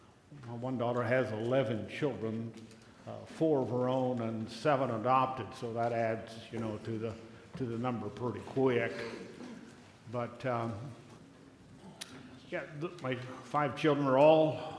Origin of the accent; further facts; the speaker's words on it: Pella, Iowa, United States; I've been saved 62 years, born and raised in Pella, and was on the farm when the Lord called us into the ministry.